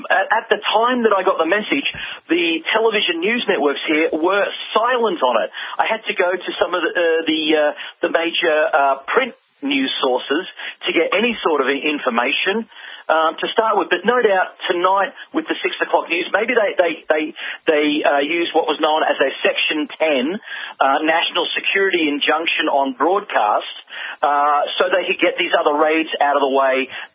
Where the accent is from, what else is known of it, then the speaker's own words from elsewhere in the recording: Queensland, Australia; Growing up in Queensland, which Brisbane is the state capital of, I spent quite a few years living there.